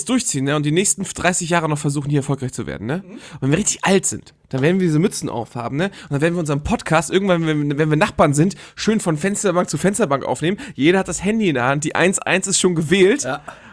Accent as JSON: {"language": "German", "country": "Poland"}